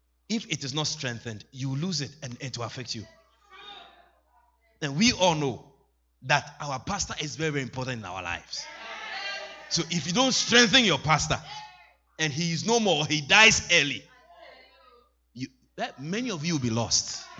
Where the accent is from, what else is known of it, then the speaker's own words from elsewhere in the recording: Ashanti, Ghana; And I am from the Ashanti tribe. We are very masculine in our culture.